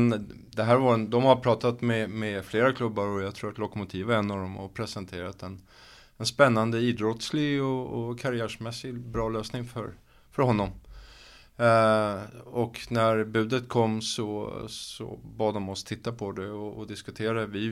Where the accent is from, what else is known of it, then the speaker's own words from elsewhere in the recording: Lidingö, Stockholm County, Sweden; Jag kommer från Lidingö från början så att jag har ingen direkt koppling till Söder eller Södermalm och så.